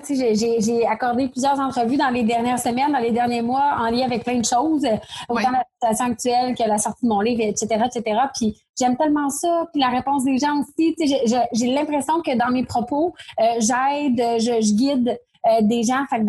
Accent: Quebec City, Quebec, Canada; moi, je viens de Limoilou à Québec, un quartier défavorisé.

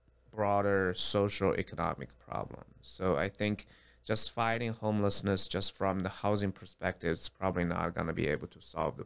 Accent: China; now in United States; I come from China.

